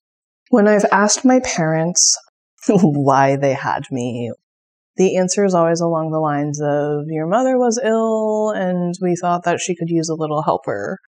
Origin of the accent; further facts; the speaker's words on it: Seattle, Washington, United States; born there; I was born here in Seattle. My parents are first generation.